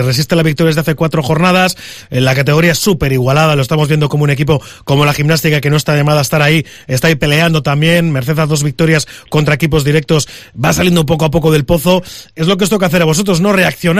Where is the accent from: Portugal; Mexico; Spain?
Spain; Cantabria; superando los 5 o 6 últimos puestos de la tabla porque somos cántabros